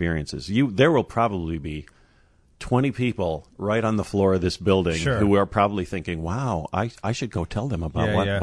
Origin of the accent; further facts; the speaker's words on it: Wisconsin, United States; I am from Wisconsin.